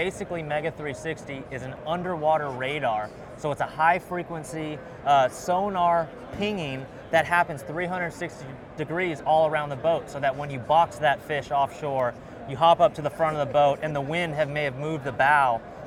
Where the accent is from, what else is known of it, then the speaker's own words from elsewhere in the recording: California, United States; I've been to several myself growing up in California